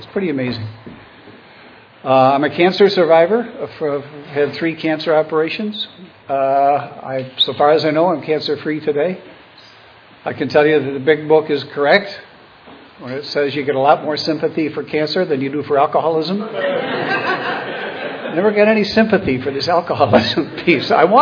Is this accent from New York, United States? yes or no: yes; Buffalo, New York, United States; Born and raised in Buffalo, went to school at John Carroll University in Cleveland, Ohio, a Jesuits college, and I had a nice, privileged upbringing.